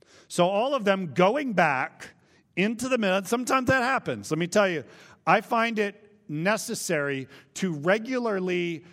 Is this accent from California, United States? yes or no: yes; Vacaville, California, United States; I vividly remember my ordination in my hometown of Vacaville, California.